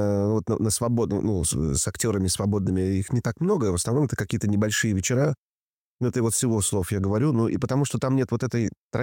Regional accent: Latvia; moved away as an adult; Вырос я в Латвии, но поехал учиться и профессию там получил.

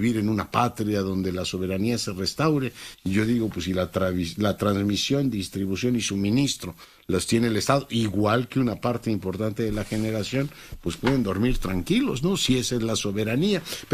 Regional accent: Mexico; estoy en México y por supuesto soy mexicano y entiendo perfectamente cómo se hace la política en este país

